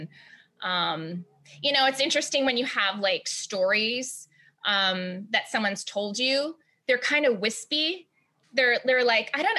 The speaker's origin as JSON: {"language": "English", "region": "Hawaii", "country": "United States", "said": "I'm used, you know, I'm from Hawaii."}